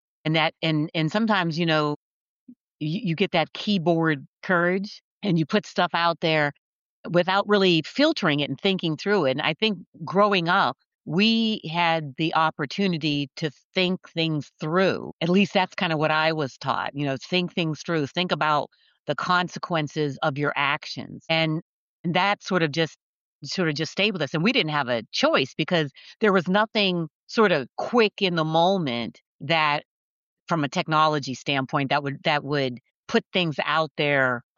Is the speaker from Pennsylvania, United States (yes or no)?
yes; Pennsylvania, United States; But I'm originally from Pennsylvania, the state of Pennsylvania, but Western Pennsylvania, which is a small steel mill town.